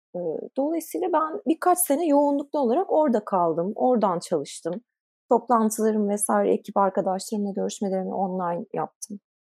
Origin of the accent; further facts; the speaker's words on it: Ankara, Turkey; also born or lived in Istanbul; yani ben Ankara'da büyüdüm. İstanbul'da üniversite okudum, iş hayatına İstanbul'da atıldım vesaire.